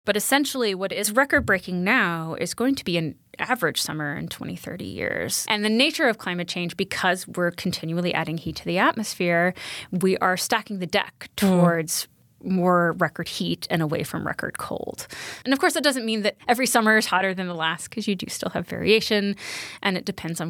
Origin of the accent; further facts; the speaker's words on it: Atlanta, Georgia, United States; now in New York, United States; I grew up in Atlanta and moved to New York 15 or so years ago. And summers now feel more like the summers I remember in Atlanta growing up